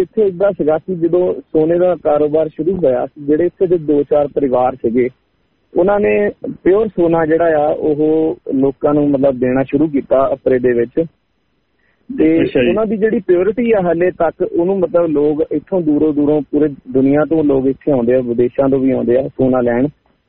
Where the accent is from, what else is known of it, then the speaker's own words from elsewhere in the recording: Apra, Punjab, India; ਮੈਂ ਜੀ ਪਿੰਡ ਅਪਰਾ ਦਾ ਰਹਿਣ ਵਾਲਾ ਜ਼ਿਲ੍ਹਾ ਜਲੰਧਰ ਦੇ ਵਿੱਚ ਪਿੰਡ ਅਪਰਾ ਜੀ ਕਸਬਾ ਇੱਕ ਤੇ ਅਪਰਾ ਜਿੱਦਾਂ ਸਾਡਾ ਸੋਨੇ ਲਈ ਬਹੁਤ ਜ਼ਿਆਦਾ ਮਸ਼ਹੂਰ ਆ